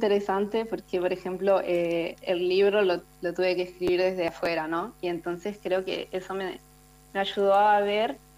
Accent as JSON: {"language": "Spanish", "country": "Argentina", "lives_now": "Italy", "said": "cada vez que me presento y digo que soy argentina"}